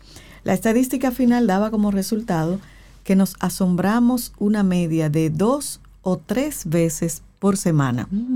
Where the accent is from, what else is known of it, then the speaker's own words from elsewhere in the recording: Dominican Republic; Eso somos los dominicanos.